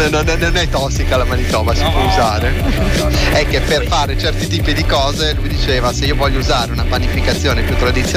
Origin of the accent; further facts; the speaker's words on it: Liguria, Italy; normalmente da buon ligure, io mi limito molto nella preparazione, raramente ho fatto pane, sempre fatto focacce, perché nella mia regione si fanno le focacce